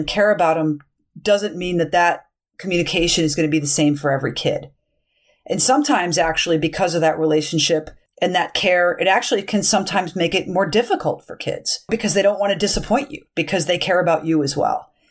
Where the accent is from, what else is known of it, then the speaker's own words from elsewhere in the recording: Durham, North Carolina, United States; Well, when I was a kid, I actually grew up in Durham, North Carolina. I've lost my accent along the way as I've been up north for a long time now.